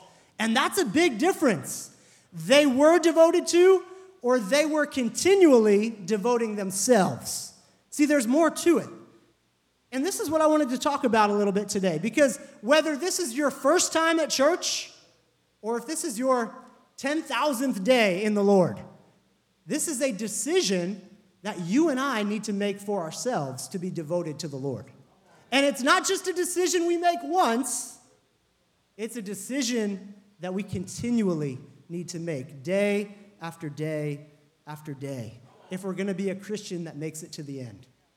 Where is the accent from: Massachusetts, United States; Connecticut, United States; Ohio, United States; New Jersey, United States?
New Jersey, United States; now in New York City, United States; we've been in New York almost 11 years, which is kind of mind-blowing to me. I mean, we grew up in New Jersey, but I think that qualifies me as a New Yorker now.